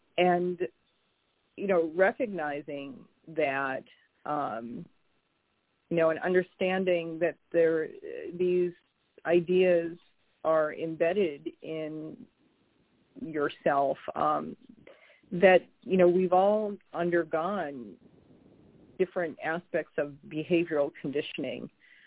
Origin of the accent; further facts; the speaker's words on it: Alaska, United States; You know, there's aspects of that in my own upbringing, growing up in Alaska